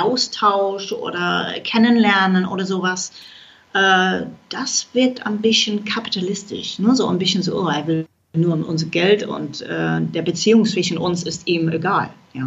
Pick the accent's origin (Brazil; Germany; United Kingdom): United Kingdom; German is a second language; das ist für mich als Britin irgendwie schwierig.